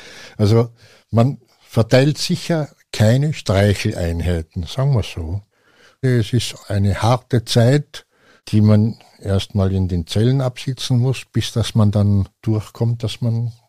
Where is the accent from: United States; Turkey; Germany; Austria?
Austria; Das einzige Land, gegen das ich nie gekämpft hätte, wäre meine Heimat gewesen, also Österreich.